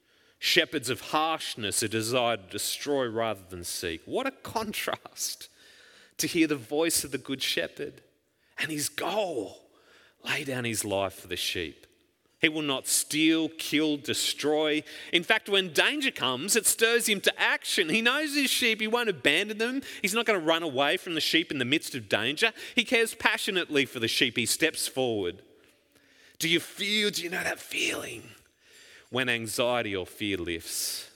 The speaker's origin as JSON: {"language": "English", "region": "Queensland", "country": "Australia", "tie": "born or raised there", "said": "For much of my childhood and adolescence, I grew up in the Darling Downs west of Brisbane, which is largely a horticultural and agricultural area."}